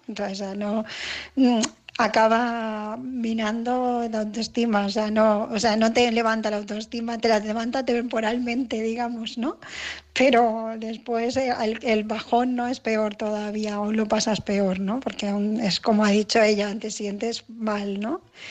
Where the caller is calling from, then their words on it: Barcelona, Catalonia, Spain; de Barcelona